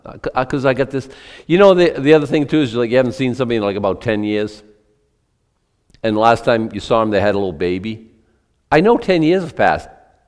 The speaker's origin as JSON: {"language": "English", "town": "Boston", "region": "Massachusetts", "country": "United States", "moved": "as an adult", "said": "We said, and we're both from Boston, okay? The family's moved up here in 1976"}